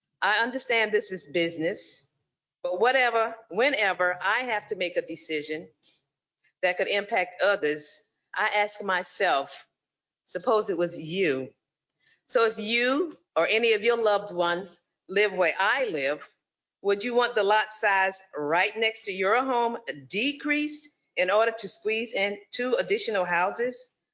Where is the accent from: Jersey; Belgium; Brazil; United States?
United States; Sandfly, Georgia; I grew up in Sandfly, and as we used to say, with a hop, skip, and a jump, I'd be back to my childhood home